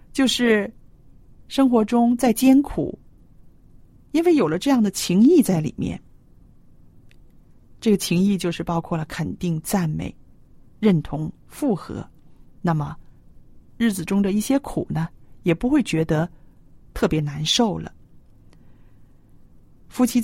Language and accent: Chinese; China; 我们中国人造字很有意思